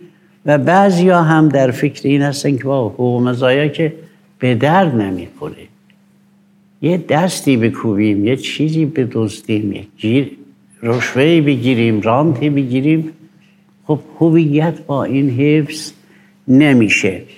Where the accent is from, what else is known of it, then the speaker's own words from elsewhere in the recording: Iran; ما ایرانی هستیم، انتظار داریم این کشور مادر ما باشه